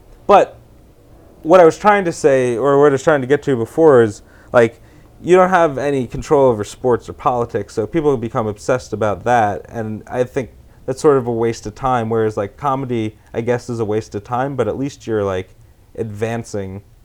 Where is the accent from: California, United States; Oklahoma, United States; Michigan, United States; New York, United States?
New York, United States; the Knicks, because I'm from New York. I grew up in the 90s, they're great